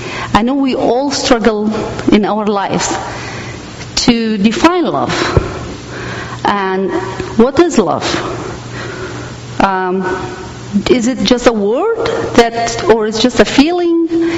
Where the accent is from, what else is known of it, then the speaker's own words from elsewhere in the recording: Erbil, Kurdistan Region, Iraq; I came from Iraq, from the northern part of Iraq, city called Erbil, from a Kurdish mother and an Arab father.